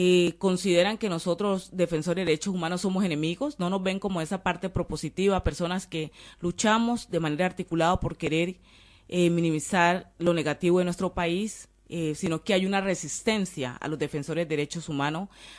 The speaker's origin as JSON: {"language": "Spanish", "country": "Colombia", "said": "cómo nosotros como colombianos vamos a garantizar como país"}